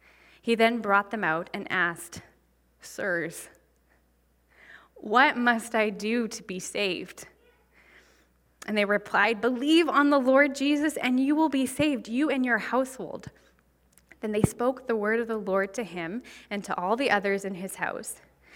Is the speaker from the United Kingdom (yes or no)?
no; Victoria, British Columbia, Canada; Because I was born and raised in Canada. I live in Victoria.